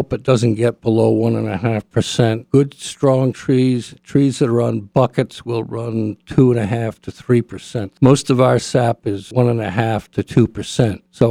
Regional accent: Redding, Connecticut, United States; I grew up in Reading, Connecticut.

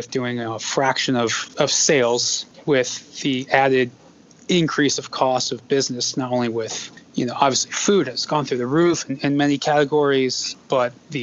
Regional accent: Northampton, Massachusetts, United States; We're from Northampton, and it's almost feels like Amherst at the time when we were kids was like never land over there.

